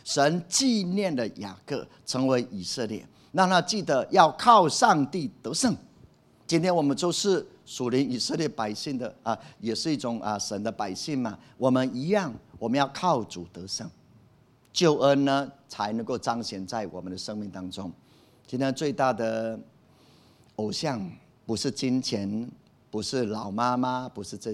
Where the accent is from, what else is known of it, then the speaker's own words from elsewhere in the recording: Taiwan; 然后把福音传给我们台湾人，我们要非常感动跟感恩。